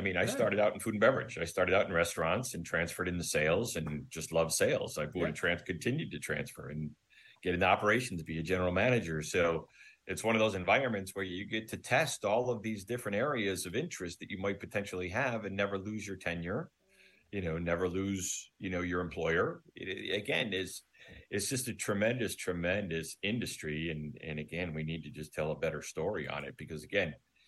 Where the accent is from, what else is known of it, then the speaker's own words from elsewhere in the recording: Buffalo, New York, United States; I grew up in Buffalo, New York, went to Dallas, went to Scottsdale, went to San Antonio, went to Philadelphia